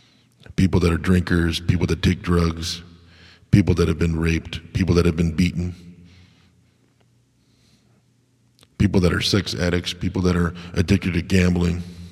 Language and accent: English; United States; Or maybe now, as an American, maybe we need to heal as a country